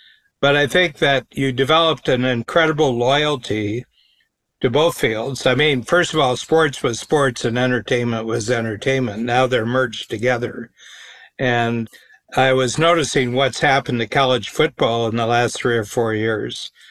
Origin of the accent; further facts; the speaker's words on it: Norwalk, Ohio, United States; Paul Brown, who really created modern National Football League, was born in my hometown. He was born in Norwalk, Ohio